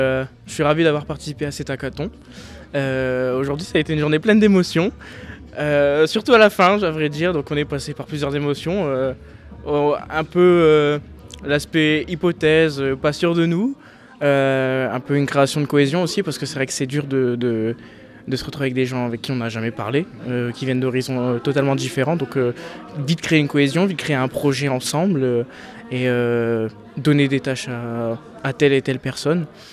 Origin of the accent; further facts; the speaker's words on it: Lens, Hauts-de-France, France; Alors moi oui, j'habite dans le bassin minier depuis que je suis né finalement, je suis né à Lens. J'habite non loin de Lens, à une dizaine de kilomètres, et j'ai 20 ans actuellement, bientôt 21 ans